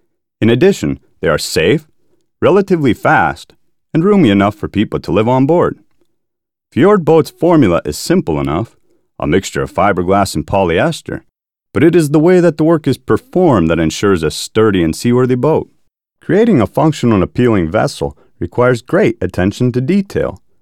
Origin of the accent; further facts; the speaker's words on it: Seattle, Washington, United States; now in Helsinki, Finland; I'm from Seattle, Washington in the U.S. I've lived in Finland about 6 years and live in Helsinki currently.